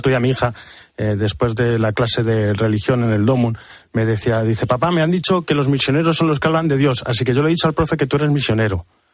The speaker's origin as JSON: {"language": "Spanish", "country": "Spain", "said": "los españoles somos el segundo país que más aporta para las misiones"}